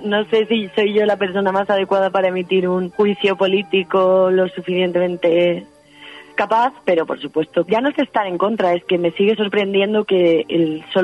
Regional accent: Granada, Andalusia, Spain; soy de Granada y he crecido con él en los poemas y también en la ciudad

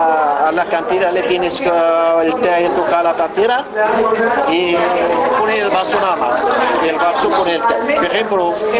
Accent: Morocco; Spanish is a second language; moved away as an adult; now in Spain; Yo vine de Marruecos sin estudiar.

